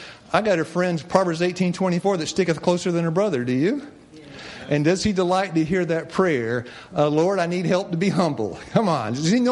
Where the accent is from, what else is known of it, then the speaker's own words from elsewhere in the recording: Tennessee, United States; I said, I'm a hillbilly from Tennessee.